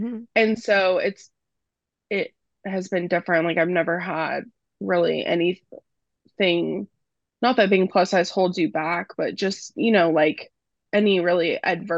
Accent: Texas, United States; I'm from Texas. I'm not from like Utah or anything like that.

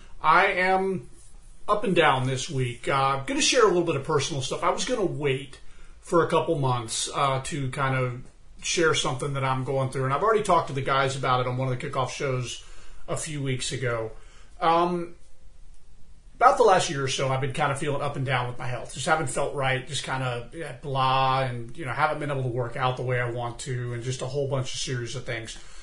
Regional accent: Florida, United States; Man, August, halfway through the summer, I'm from Florida.

